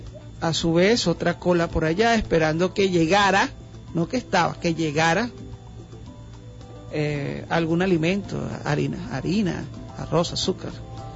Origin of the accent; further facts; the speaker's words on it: Venezuela; Todo esto estamos nosotros como venezolanos viviendo.